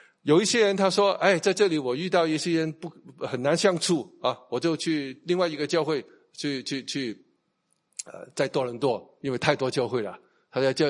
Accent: Hong Kong; 因为我是香港人，对不对？

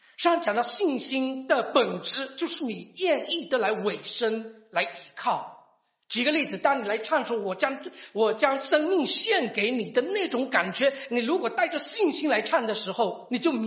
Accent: China; 这个因为我来自中国，我只能讲中国

